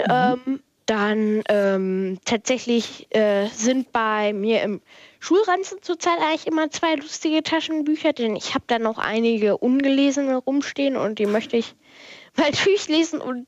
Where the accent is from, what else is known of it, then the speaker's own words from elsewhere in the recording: Hanover, Lower Saxony, Germany; Ich komme aus Hannover und bin 12 Jahre alt.